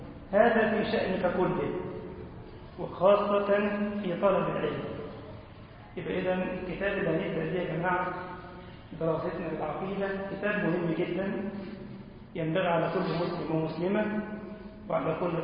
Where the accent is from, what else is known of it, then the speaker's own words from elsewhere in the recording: Egypt; اللهم اجعل بلدنا مصر أمنا وأمانا واطمئنانا يا رب العالمين